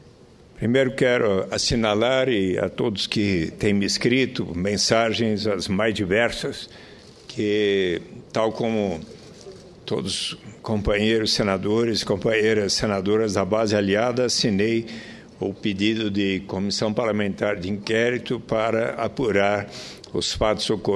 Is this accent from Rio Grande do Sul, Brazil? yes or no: no; São Paulo, Brazil; dividi com ele minha infância no Butantã